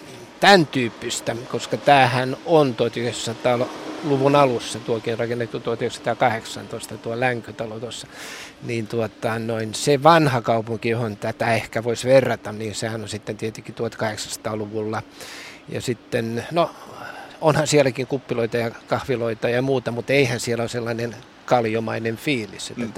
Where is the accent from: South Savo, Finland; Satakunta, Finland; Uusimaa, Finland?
Uusimaa, Finland; Helsinki; olen paljasjalkainen helsinkiläinen, mutta asun talvet Panamassa ja niin sanotut kesät Suomessa.